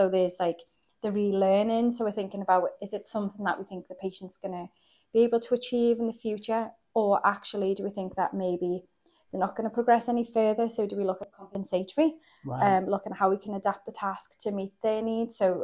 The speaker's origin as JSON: {"language": "English", "region": "Wales", "country": "United Kingdom", "lives_now": "Liverpool, United Kingdom", "said": "So I'm actually from South Wales."}